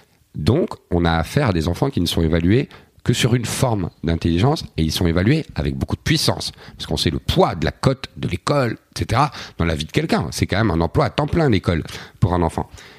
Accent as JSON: {"language": "French", "country": "Belgium", "said": "Malheureusement pour nous, vous le savez, vous êtes Lillois, je suis Belge, les usines ont fermé."}